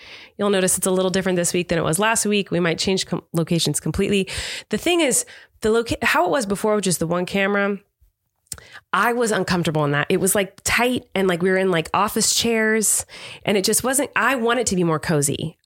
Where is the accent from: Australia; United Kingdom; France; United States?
Australia; also born or lived in Japan; I'm from Australia, and when I lived in Japan